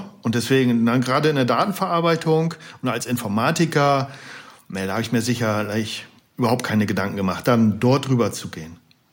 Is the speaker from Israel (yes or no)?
no; West Germany, Germany; das sind Ostdeutsche, ich bin Westdeutscher.